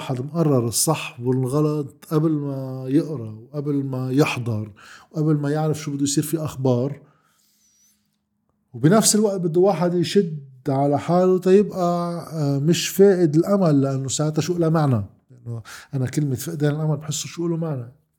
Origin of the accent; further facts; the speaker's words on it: Lebanon; بيعنينا أكثر نحن كلبنانيين كشرعية